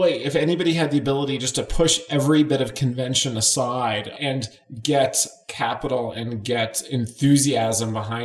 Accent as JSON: {"language": "English", "region": "Connecticut", "country": "United States", "said": "my home state of Connecticut, which is about the brokest state in the union"}